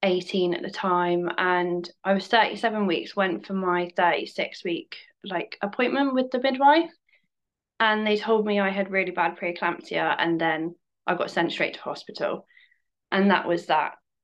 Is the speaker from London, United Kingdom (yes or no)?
no; South West England, United Kingdom; I'm 26 from Cornwall